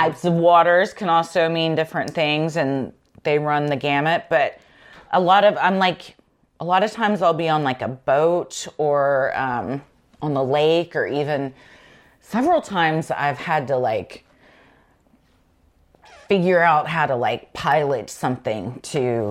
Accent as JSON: {"language": "English", "region": "Texas", "country": "United States", "said": "And as a Texan, I can say that."}